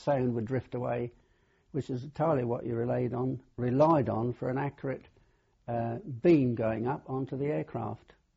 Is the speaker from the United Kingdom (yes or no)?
yes; Bodmin, South West England, United Kingdom; born there; I was born in Bodmin in Cornwall.